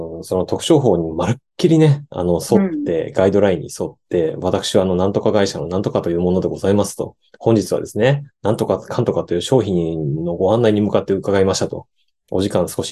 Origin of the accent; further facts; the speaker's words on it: Niigata, Japan; なんで関西弁になったのかわかんないけど。僕、新潟の人間ですからね。